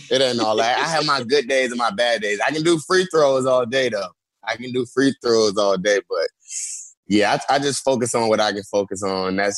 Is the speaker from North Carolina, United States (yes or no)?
yes; North Carolina, United States; And like, you know, I grew up in North Carolina.